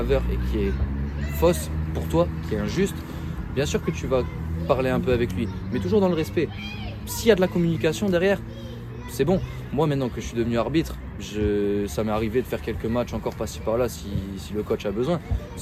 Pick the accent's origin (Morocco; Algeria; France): France; North; now in Provence, France; à la base, je suis pas d'ici. Je suis pas de la Provence, je viens du Nord.